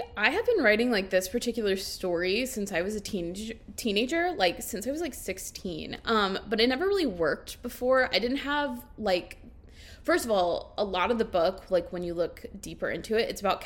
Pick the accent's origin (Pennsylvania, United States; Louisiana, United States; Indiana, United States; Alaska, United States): Louisiana, United States; for everybody listening. I'm from Louisiana.